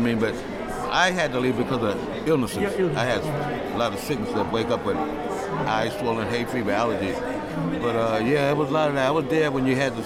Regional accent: Albany, New York, United States; also born or lived in Jacksonville, Florida; I was born in Jacksonville, Florida. So we came. I've been here in Albany since I was maybe 10 years old, and lived uptown, downtown.

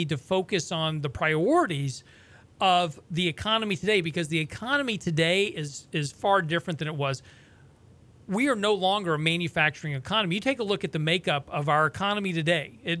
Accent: Lake Jackson, Texas, United States; He lived about 5 houses down. I grew up in Lake Jackson.

